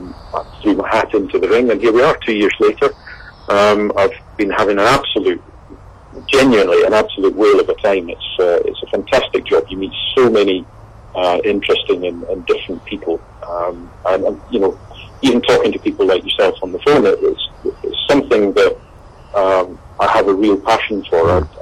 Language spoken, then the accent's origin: English; Keith, Scotland, United Kingdom; if you live in Speyside, I grew up in Keith, it's hard not to really be exposed to distilleries.